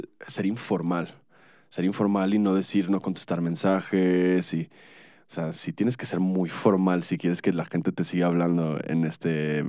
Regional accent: Monterrey, Nuevo León, Mexico; Es que yo soy de Monterrey, me confundo.

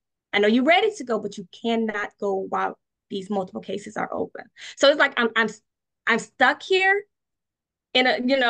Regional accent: Florida, United States; now in Maryland, United States; I have no family here in Maryland. I'm from Florida. All my family is Florida, Georgia, down south.

